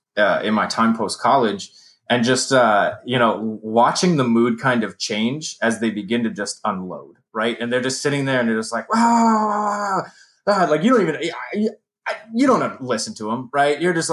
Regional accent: New York, United States; And like, I grew up in New York, right?

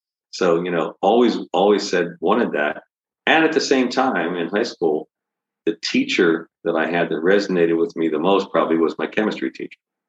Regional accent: Philadelphia, Pennsylvania, United States; So I was born in South Philadelphia, spent time in West Philadelphia, and ended up in the near Northeast Philadelphia, but always in the city.

